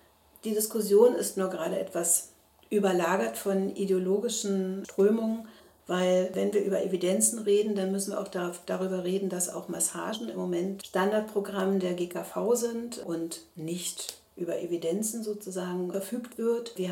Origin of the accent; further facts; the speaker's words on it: East Germany, Germany; ich bin im Osten aufgewachsen